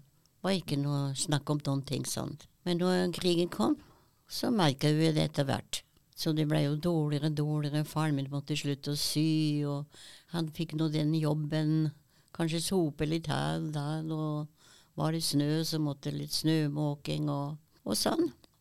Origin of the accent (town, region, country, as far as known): Vienna, Austria; born or raised there; now in Norway